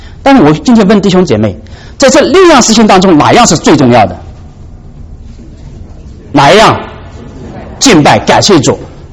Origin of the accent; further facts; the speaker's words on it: China; moved away; 我们在座的弟兄姐妹，在我们家乡从大陆来的时候都知道，中国人有一种迷信心态啊